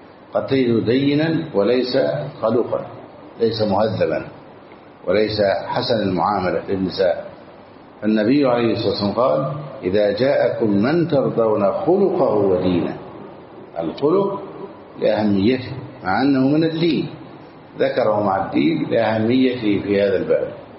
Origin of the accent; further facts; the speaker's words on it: Egypt; عندنا في مصر